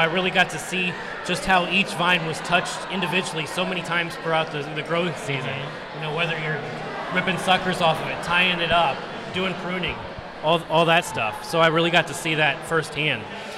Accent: Washington, Missouri, United States; I'm somewhat of a local. I'm from Washington, Missouri, born and raised, still live there today, which is only about 20 minutes away.

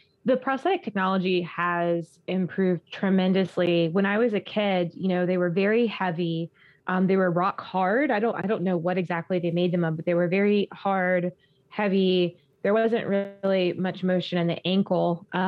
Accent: Florida, United States; I was always outdoors in the mud, playing outside, growing up in Florida

